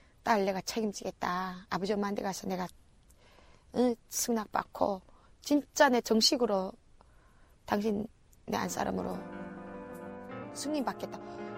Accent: North Korea; 나 북한 사람이고

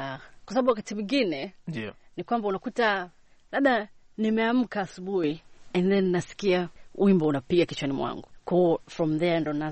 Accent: Tanzania; now in United Kingdom; pamoja na kwamba niko nje, niko mbali, lakini bado mimi ni Mtanzania

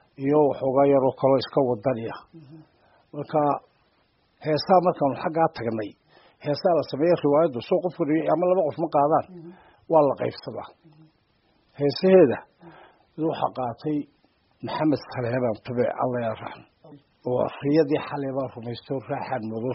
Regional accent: Hargeisa, Woqooyi Galbeed, Somalia; born there; Anigu waxaan ku dhashay Hargeysa 1944 baan dhashay.

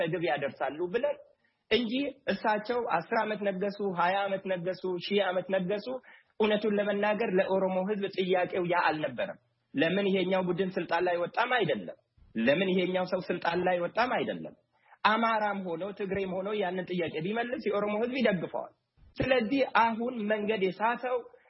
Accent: Oromia, Ethiopia; አርሲ ነው ተወልጄ ያደግኩት።

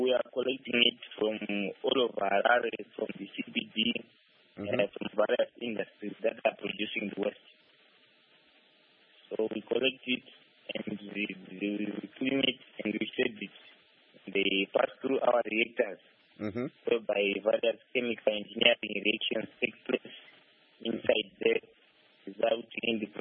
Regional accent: Zimbabwe; I'm from Zimbabwe.

